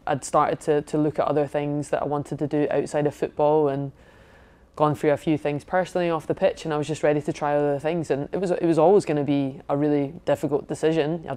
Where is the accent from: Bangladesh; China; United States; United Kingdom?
United Kingdom; Glasgow, Scotland; moved away as an adult; also born or lived in France / Australia / England; I was born and bred in Glasgow and moved away from aged 18, went out and played in France and in Australia, obviously in England for so many years.